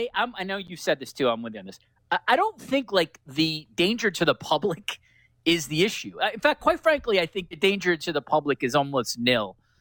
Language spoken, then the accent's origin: English; United States; now in Canada; I say this as an American, I appreciate that the Canadian government has been pretty conservative